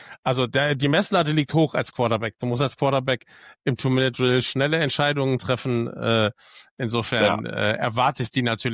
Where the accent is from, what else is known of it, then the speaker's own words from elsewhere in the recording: Bavaria, Germany; Das als Bayer